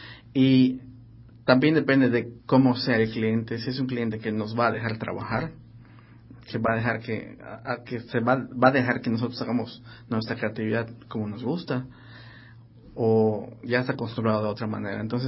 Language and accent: Spanish; Yucatán, Mexico; Nosotros también somos parte de México, pero si vas a la Ciudad de México y ven un yucateco trabajando en publicidad, era yo como un bicho raro.